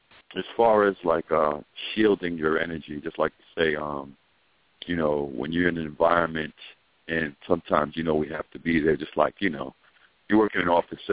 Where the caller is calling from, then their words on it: South Carolina, United States; I'm calling from South Carolina.